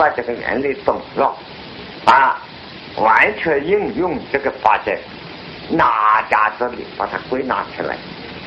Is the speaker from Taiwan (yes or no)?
no; China; 中午像东方人，我们中国人有个习惯啊，这个午觉